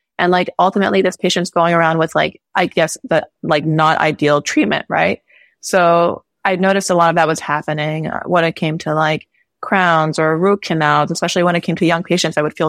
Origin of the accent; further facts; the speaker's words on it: New York City, New York, United States; So I'm originally from New York, and so I didn't think too much about leaving New York City itself.